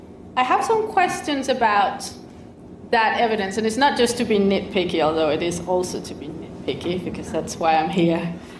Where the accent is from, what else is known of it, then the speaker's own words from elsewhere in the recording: Denmark; English is a second language; you can hear my accent. I come from a country where radical right-wing populism was popular before it became trendy. Denmark, yeah. Denmark is not, you know, a super unequal, super poor country.